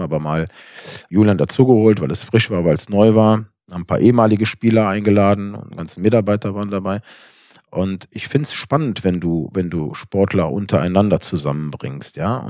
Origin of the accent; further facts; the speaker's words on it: Cologne, North Rhine-Westphalia, Germany; ich komme aus Köln